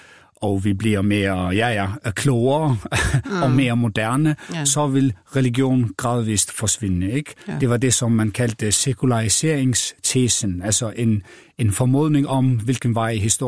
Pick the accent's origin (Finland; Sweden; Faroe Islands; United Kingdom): Faroe Islands; Jeg er født og opvokset på Færøerne.